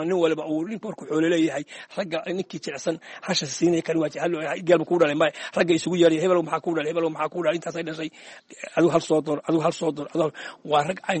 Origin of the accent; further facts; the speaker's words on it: Buuhoodle, Togdheer, Somalia; waxaan ku dhashay magaalada buuhoodna weli khaasan wulwul baan ku dhashay halkaasaan kusoo barbaaray